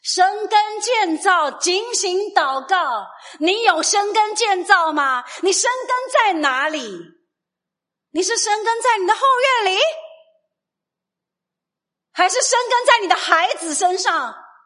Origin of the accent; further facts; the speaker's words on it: China; Chinese is a second language; 哪怕是语言，我们从中国来，我们来到这个地方，你要学语言